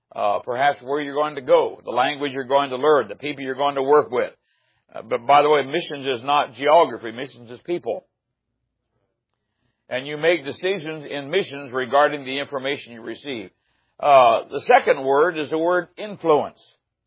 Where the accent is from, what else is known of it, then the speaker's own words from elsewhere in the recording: Ohio, United States; now in Tennessee, United States; And I'm originally from Ohio, and the Browns haven't done anything either. And but I live in Tennessee, and Titans, they haven't didn't do anything this year either.